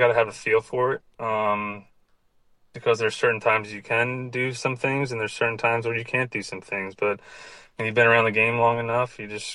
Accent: Pennsylvania, United States; It was just surreal because it happened in Lehigh Valley, which was, right around like my hometown.

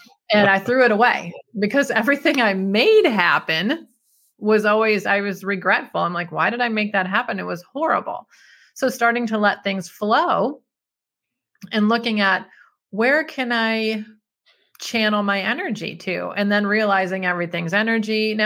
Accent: Detroit, Michigan, United States; I'm an engineer from Detroit. Am I crazy?

